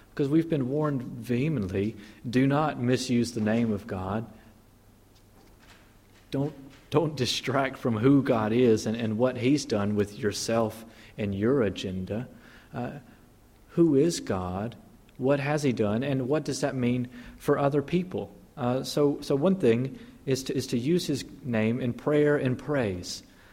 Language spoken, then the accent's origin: English; Mississippi, United States; So I grew up in Mississippi, and we're kind of ground zero for the civil rights movement in the Southeast